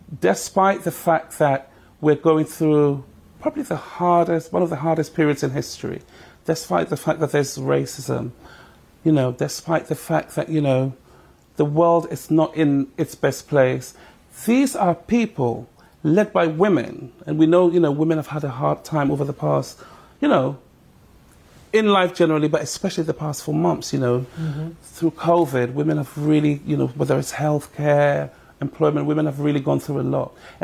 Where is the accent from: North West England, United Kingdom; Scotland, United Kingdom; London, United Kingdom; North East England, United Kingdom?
London, United Kingdom; Ladbroke Grove; what I learned from growing up in Ladbroke Grove is when we go up together, we all win.